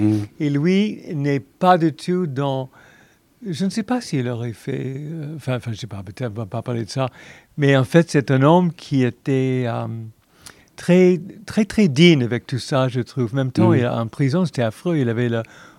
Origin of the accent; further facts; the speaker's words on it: United States; French is a second language; parce que je suis américaine et aussi anglais